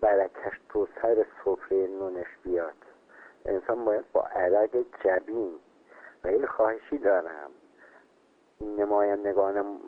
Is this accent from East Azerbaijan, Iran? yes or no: yes; Maragheh, East Azerbaijan, Iran; از باغ نگین شهر ایران مراغه از استان آذربایجان شرقی می باشند.